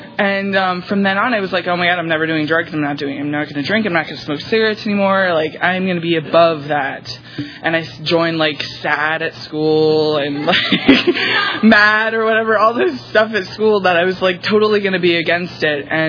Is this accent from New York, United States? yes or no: no; Fort Myers, Florida, United States; I am from Fort Myers, Florida. Grew up with an older sister.